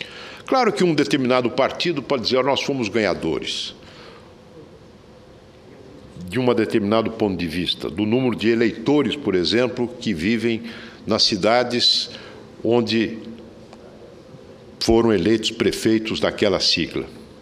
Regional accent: São José do Rio Preto, São Paulo, Brazil; No meu estado de São Paulo, por exemplo, na minha cidade natal, São José do Rio Preto

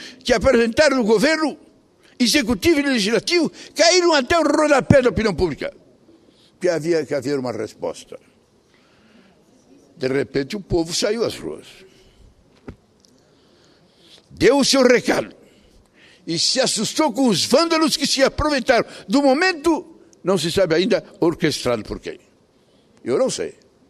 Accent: Rio Grande do Sul, Brazil; eu, quando era criança em Caxias ou em Porto Alegre, qualquer canto tinha uma praça

